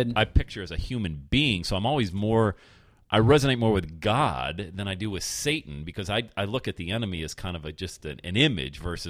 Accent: Bradford, Yorkshire and the Humber, United Kingdom; when I was growing up in Bradford, we went to St. Bernard's

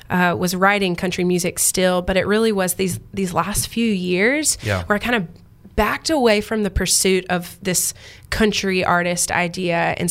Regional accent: Mississippi, United States; I'm originally from Mississippi, small town girl. My grandparents had a farm in South Mississippi. I was raised hunting and fishing on the land.

